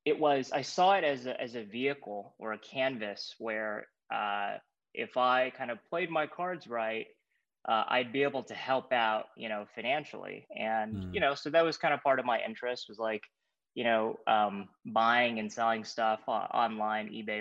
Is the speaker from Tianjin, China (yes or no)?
no; Beijing, China; I grew up in Beijing. My family is from just outside of Shanghai, China.